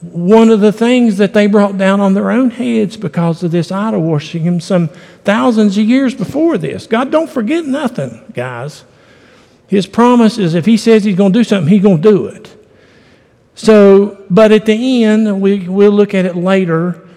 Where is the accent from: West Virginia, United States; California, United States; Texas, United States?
West Virginia, United States; Anyway, I'm just from West Virginia. I'm like John Herdman. I mean, we're just old country boys, and we say stuff.